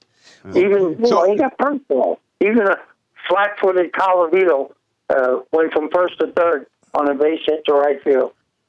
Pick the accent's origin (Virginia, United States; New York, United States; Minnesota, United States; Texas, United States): New York, United States; I'm from New York.